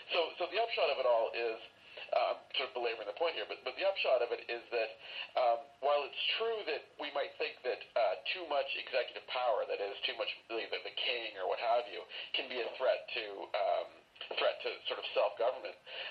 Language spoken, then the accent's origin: English; Canada; sort of looking at it as a Canadian, observing the Americans in action